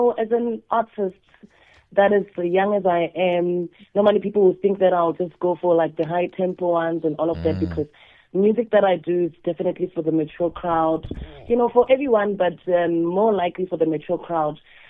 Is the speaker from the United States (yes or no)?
no; South Africa; first language Sepedi; English is a second language; What I'm going to do is stay true to, you know, my native language, which is Sepedi, and that is how, you know, it shaped my music.